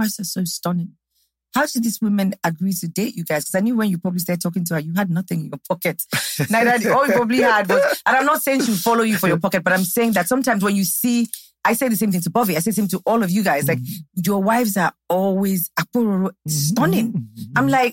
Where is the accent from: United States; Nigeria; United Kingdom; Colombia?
Nigeria; Ondo; I'm from Ondo State, too.